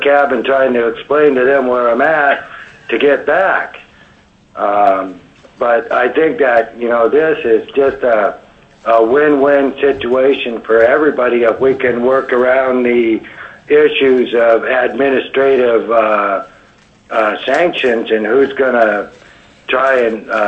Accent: Fairbanks, Alaska, United States; Through the chair … I am from Fairbanks, actually.

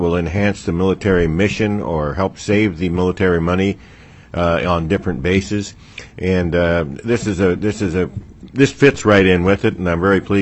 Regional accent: Fairbanks, Alaska, United States; I'm from Fairbanks, by the way.

